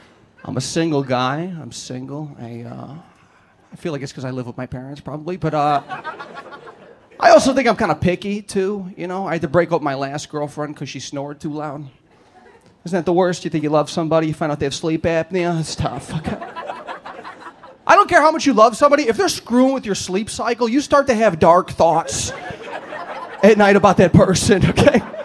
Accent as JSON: {"language": "English", "town": "Chicago", "region": "Illinois", "country": "United States", "said": "I'm from Chicago."}